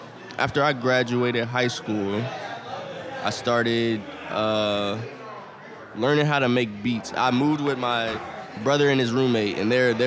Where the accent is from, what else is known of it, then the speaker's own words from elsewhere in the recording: Springfield, United States; Born and raised in Springfield.